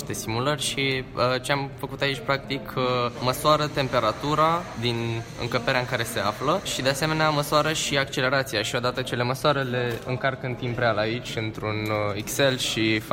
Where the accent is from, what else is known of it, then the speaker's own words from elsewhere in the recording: Constanța, Constanța County, Romania; sunt de la Liceul Ovidius Teoretic Constanța, din Constanța, desigur. Clasa 12 intru acum.